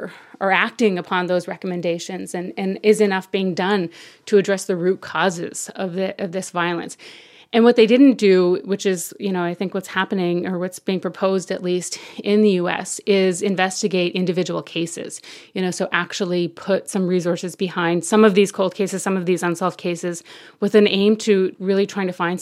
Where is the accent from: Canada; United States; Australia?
Canada; I'm from Canada, but have been reporting on the U.S. for about a year now.